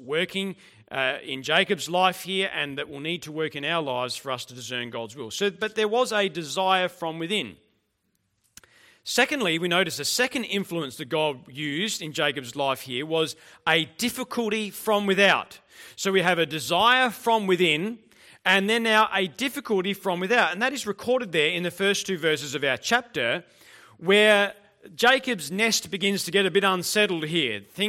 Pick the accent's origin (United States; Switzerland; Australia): Australia; South Australia; I had this very strong desire to come back to my home state and to minister here after Bible college.